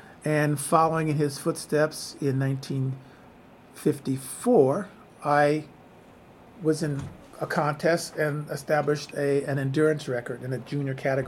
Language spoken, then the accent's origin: English; Los Angeles, California, United States; I was born in Los Angeles, specifically an area called Watts, which is in the Compton Willowbrook area, which is a predominantly African-American or black community. But shortly after that, we moved to more toward the central Los Angeles, where I went to public schools.